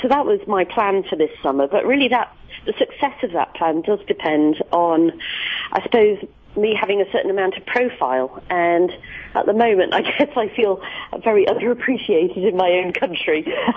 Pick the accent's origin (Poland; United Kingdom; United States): United Kingdom; making landfall back in my home country of Britain